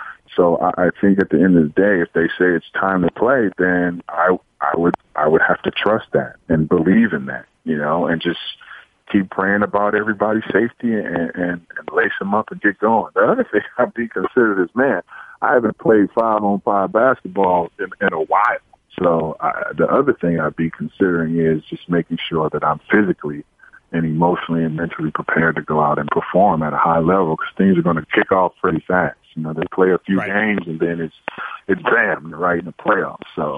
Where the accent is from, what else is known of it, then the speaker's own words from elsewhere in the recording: Oakland, California, United States; You know, I'm from Oakland, California, in the Bay, and we have, you know, hamburger spots and hot dog spots